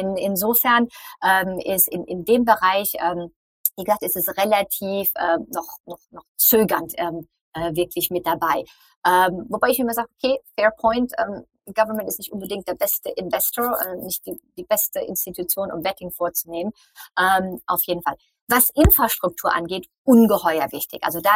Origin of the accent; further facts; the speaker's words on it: Germany; ich komme halt aus Deutschland